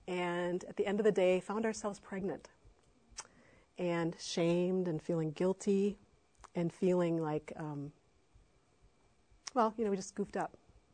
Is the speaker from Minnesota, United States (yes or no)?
yes; Minnesota, United States; I'm from Minnesota. I go to Bethlehem Baptist Church.